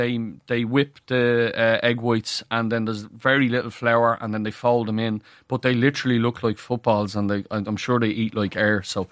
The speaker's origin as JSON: {"language": "English", "country": "Ireland", "said": "We are Irish, right? So I had to give the Spuds a plug, right?"}